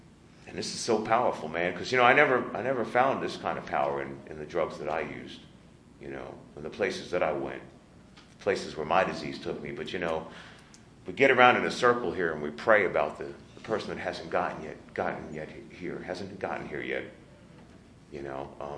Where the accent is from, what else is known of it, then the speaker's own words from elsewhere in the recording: New York, United States; He was a speaker from New York, and I'm from New York.